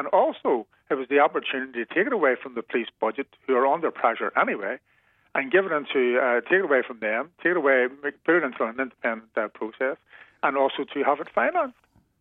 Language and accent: English; Ireland; That is something which affects both me as an Irish person and Geoffrey as British.